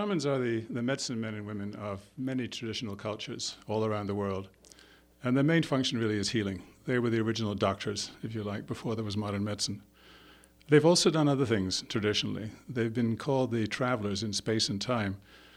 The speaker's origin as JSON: {"language": "English", "region": "Scotland", "country": "United Kingdom", "tie": "born there", "also_born_or_lived": "England", "moved": "as an adult", "said": "I was actually born in Scotland, educated in England at Cambridge University, studied science and engineering, had a career in engineering, computer software, both technical and management, and came over here about 40 years ago."}